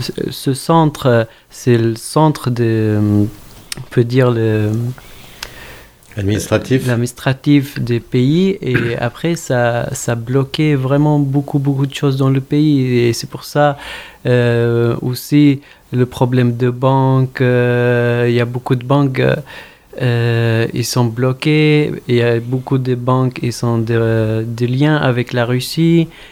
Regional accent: Syria; moved away; C'est pour ça que moi j'ai quitté la Syrie en 2016 parce que l'armée syrienne, ils sont pris Alep et moi j'étais obligé de partir, je ne peux pas rester.

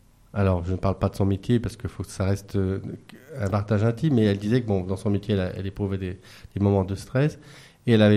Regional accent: Rennes, Brittany, France; il y avait un centre à Rennes, on vient de Rennes

